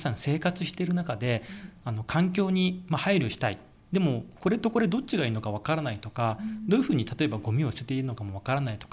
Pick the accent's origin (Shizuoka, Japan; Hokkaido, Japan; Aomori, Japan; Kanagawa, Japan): Kanagawa, Japan; Fujisawa; 僕は明治地区に生まれ育っておりまして、この明治地区で初めての藤沢環境フェアになります